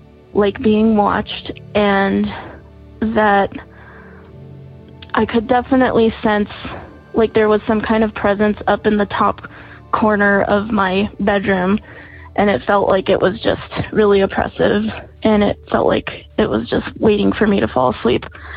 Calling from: Santa Fe, New Mexico, United States; I'm calling from Santa Fe, New Mexico.

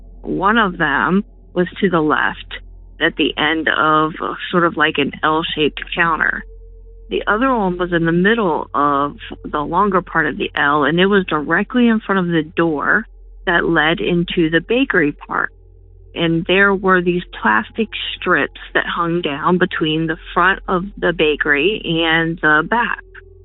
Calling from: Seattle, Washington, United States; also born or lived in Shepherdstown; I am calling from Seattle, Washington. I've lived in Seattle for over 20-some years

